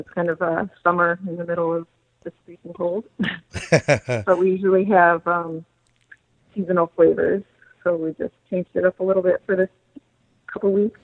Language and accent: English; California, United States; born there; I was born in California, so, you know, that health surrounded me.